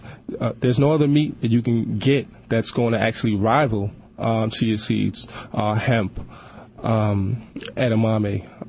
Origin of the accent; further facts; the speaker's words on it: Brooklyn, New York, United States; I'm born and raised in Brooklyn.